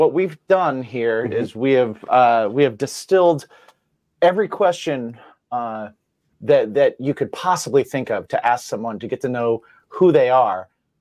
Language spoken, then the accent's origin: English; Indiana, United States; now in New York, United States; I'm from Indiana, so I spent a lot of time in Chicago, and then I've lived in New York longer, so.